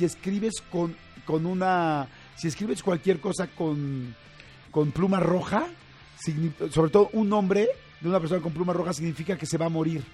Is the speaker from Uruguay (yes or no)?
no; Mexico; nos identifican como mexicanos